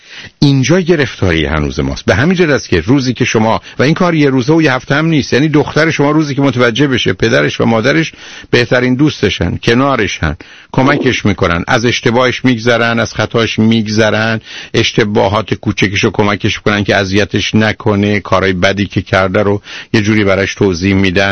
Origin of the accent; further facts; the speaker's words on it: Iran; now in abroad; من تو ایران بزرگ شدم